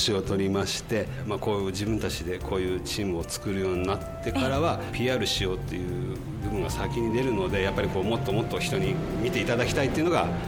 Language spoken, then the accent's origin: Japanese; Amakusa, Kumamoto, Japan; 一度熊本に、高校と専門学校の方でちょっと外に出ましたけれども、それからまた帰ってきて、それからもずっと天草の方におります。